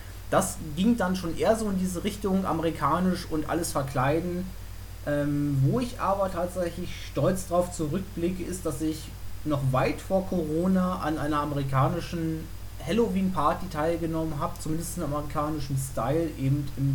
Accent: Brandenburg an der Havel, Brandenburg, Germany; ich habe in meiner Heimat da natürlich, also in Brandenburg an der Havel direkt nochmal so kleine Festivitäten gehabt

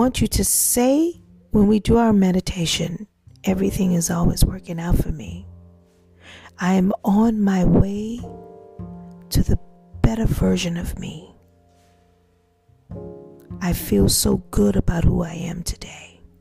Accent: New Orleans, Louisiana, United States; I'm from New Orleans, Louisiana, and we were in New Iberia.

